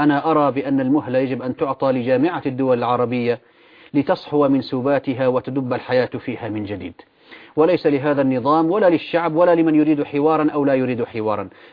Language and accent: Arabic; Syria; وعندنا في سوريا ما دامت قدرة الشعب السوري على انصاف نفسه وانتزاع حريته وكرامته لم تكفي لتحقيق المراد